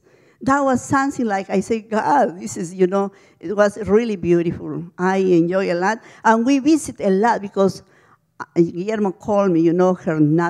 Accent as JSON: {"language": "English", "region": "Lima", "country": "Peru", "second_language": "English", "said": "Even I am from Peru, but I never saw those things because I live always in the capital, you know."}